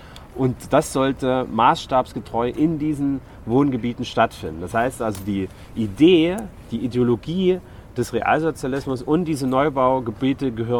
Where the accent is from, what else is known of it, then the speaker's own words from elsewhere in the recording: Chemnitz, Saxony, Germany; Ich bin im Hackergebiet groß geworden, es ist in Chemnitz, es ist so ähnlich groß wie Grünau